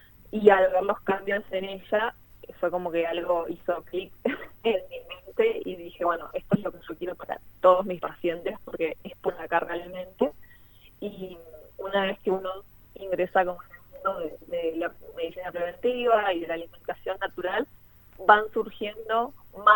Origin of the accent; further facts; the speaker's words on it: Bariloche, Río Negro, Argentina; Vivo acá y soy de acá. Estoy en Bariloche, que hace bastante frío.